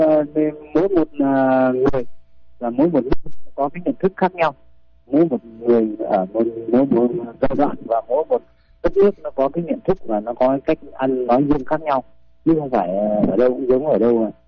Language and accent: Vietnamese; Hanoi, Vietnam; Tôi thì gốc Hà Nội, xin chuyển ra Hà Nội, bé lớn lên tại Hà Nội.